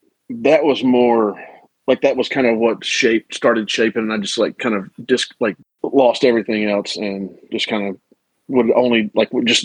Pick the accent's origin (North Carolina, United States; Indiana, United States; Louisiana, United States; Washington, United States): Louisiana, United States; Haynesville; I grew up in Haynesville, Louisiana. It's a MapDOT town, about 50 miles northeast of Shreveport, right on the Arkansas state line.